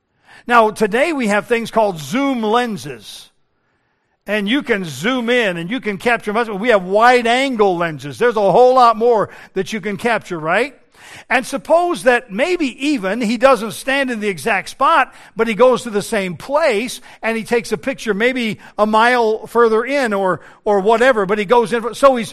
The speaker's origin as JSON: {"language": "English", "town": "Denver", "region": "Colorado", "country": "United States", "tie": "born there", "said": "It's like the Rocky Mountains in Colorado, where I was born in Denver."}